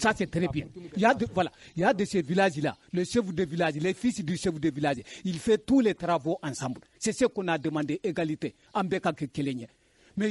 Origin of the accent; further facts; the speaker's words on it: Oussoubidjania, Guinea; donc chez nous, à Oussoubidjania aujourd'hui